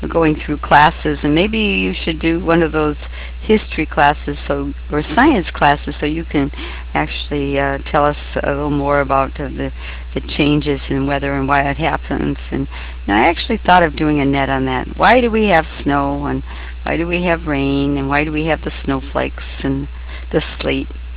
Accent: Michigan, United States; But I remember where I grew up in Michigan, and I remember one year

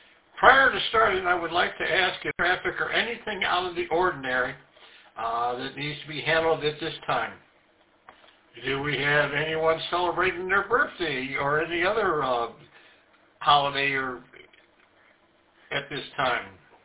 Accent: Michigan, United States; who at this present time is up here in my home state of Michigan visiting family and friends.

